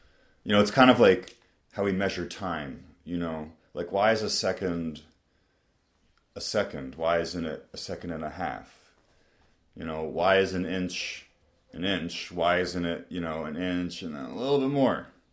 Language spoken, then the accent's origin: English; United States; because I'm an American, I'm male, you know, I'm mixed race, but I'm mostly white. I live in New York.